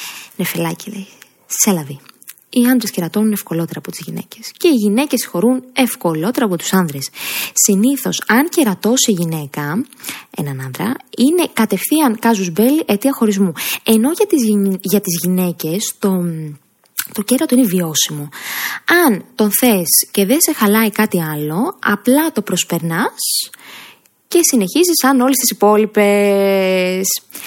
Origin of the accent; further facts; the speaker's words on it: Greece; δεν θα έπαιρνα τον δρόμο εύκολα, διότι είμαι Ελληνίδα και δεν υποτάσσομαι στη μοίρα